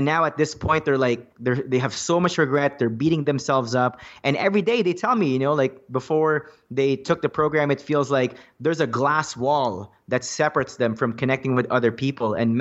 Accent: Philippines; now in Canada; You know, I'm Filipino. At one point in my life, I used to be embarrassed about my race because, you know, like, a lot of Filipinos, especially in Canada, they work like low level jobs

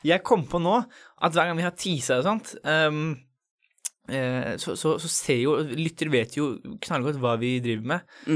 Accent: Asker, Akershus, Norway; Vi er ikke noen lørdagsråd, men vi er to gutter fra Asker.

